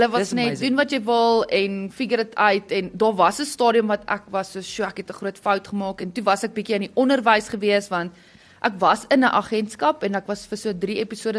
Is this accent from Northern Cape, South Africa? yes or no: no; Middelburg, Mpumalanga, South Africa; Middelburg en Mpumalanga.